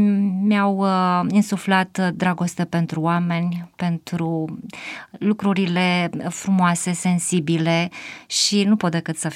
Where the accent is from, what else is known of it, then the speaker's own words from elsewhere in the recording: Tecuci, Galați County, Romania; born there; m-am născut în Tecuci, județul Galați, într-o familie de intelectuali.